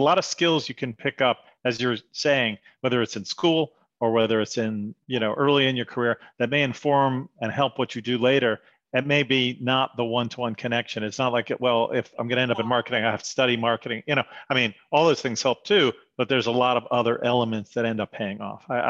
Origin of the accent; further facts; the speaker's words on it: New York, United States; I was passionate about becoming a guard for the Knicks when I was growing up in New York.